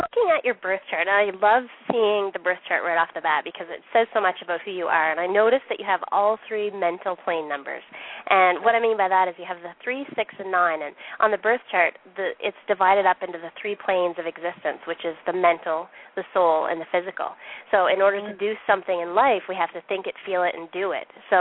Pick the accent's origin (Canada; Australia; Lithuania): Canada; the Maritimes; now in Calgary, Canada; because I'm living in Calgary, and I'm actually from the Maritimes, the East Coast